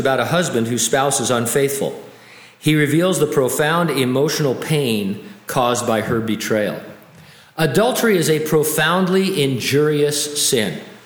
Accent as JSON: {"language": "English", "town": "San Bernardino", "region": "California", "country": "United States", "tie": "born or raised there", "said": "I now hold the honor of having lived in my hometown of San Bernardino is now the worst place in California to live."}